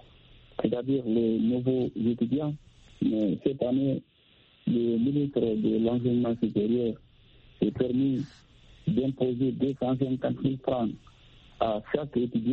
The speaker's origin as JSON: {"language": "French", "country": "Guinea", "said": "en ce qui concerne les universités publiques chez nous en Guinée"}